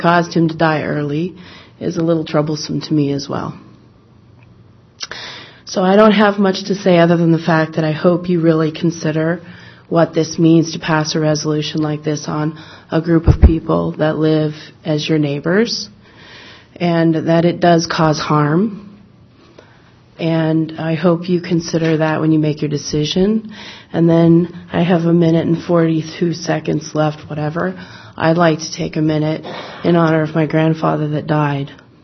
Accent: United States; And I'm an American here and I'm a borough citizen, but I'm a tribal citizen.

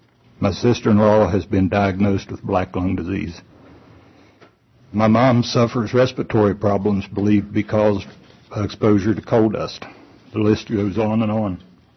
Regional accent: West Virginia, United States; Growing up in West Virginia, and my dad being a miner, I've certainly had my share of exposure to coal dust.

